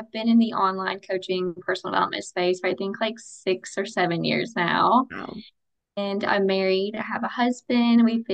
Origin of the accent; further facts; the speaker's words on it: the South, United States; So I grew up in the South.